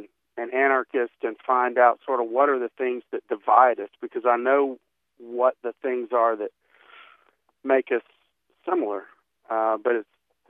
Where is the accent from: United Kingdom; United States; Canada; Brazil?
United States; the South; So mainly just growing up in the South, having racists in my family